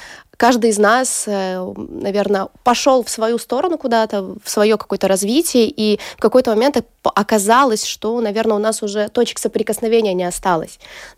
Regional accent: Pinsk, Brest Region, Belarus; Да, я родом из Беларуси.

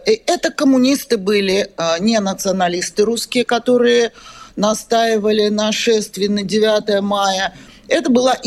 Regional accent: Russia; Я вот изнутри России, как россиянка

